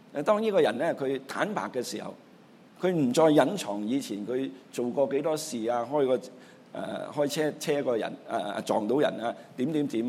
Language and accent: Chinese; China; 我们中国人有一句说话，英雄莫问出处。